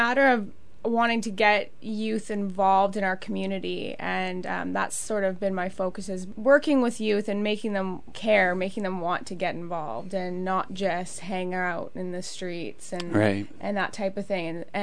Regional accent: California, United States; also born or lived in Toronto; now in Vancouver, Canada; I'm from all over Canada and the United States. I was born in Toronto, grew up in California, came to Vancouver.

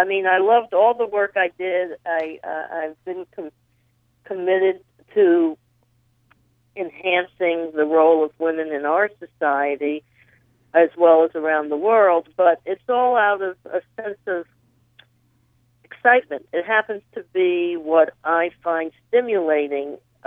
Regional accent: Connecticut, United States; I grew up in Connecticut, and probably more important than that, I grew up in the late 60s and early 70s in terms of my most impressionistic years.

